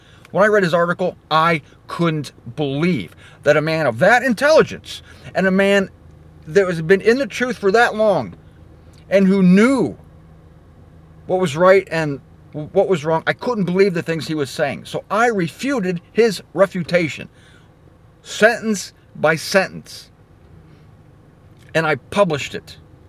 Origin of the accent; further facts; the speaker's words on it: Ohio, United States; And I'm a punk from Ohio